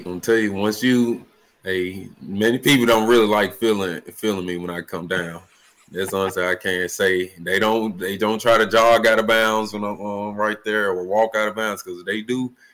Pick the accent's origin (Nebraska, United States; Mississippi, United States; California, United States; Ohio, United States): Mississippi, United States; Jackson; I'm going to be right here in my hometown, Jackson, Mississippi.